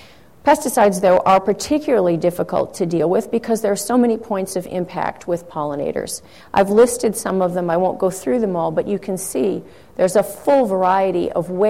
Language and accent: English; Illinois, United States; now in California, United States; where I'm from in California, where I'm from now, I was from Illinois, but if you went outside today, you know why I'm now from California.